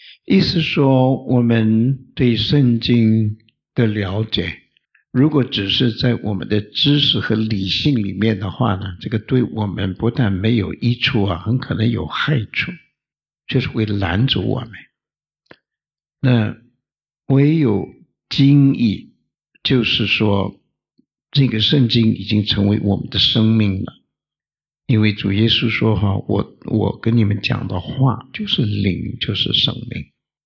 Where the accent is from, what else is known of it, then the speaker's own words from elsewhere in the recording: China; 我们中国人说隔靴搔痒，有这句话吗？